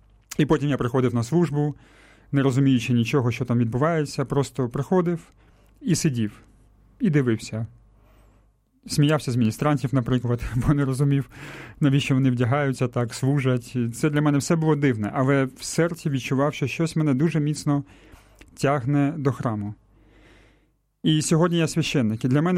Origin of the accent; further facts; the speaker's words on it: Vinnytsia, Vinnytsia Oblast, Ukraine; і я з Вінниці, мені 39 років